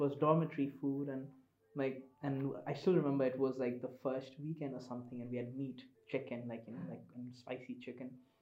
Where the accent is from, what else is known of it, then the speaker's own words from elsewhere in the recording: Nepal; English is a second language; Growing up in Nepal was fun, yeah. It was very carefree.